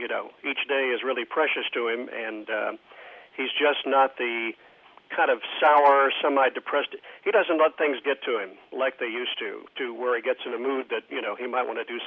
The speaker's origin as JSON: {"language": "English", "town": "Lakeland", "region": "Florida", "country": "United States", "tie": "born or raised there", "said": "A woman, in fact, from my hometown, from Lakeland"}